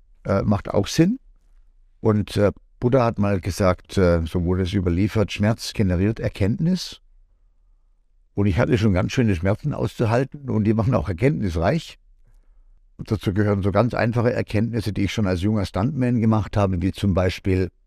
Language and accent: German; Norway; Dann sind wir im August sind wir in Norwegen, da kommen die alle zu mir in meine Heimat und ich habe da einiges vorbereitet.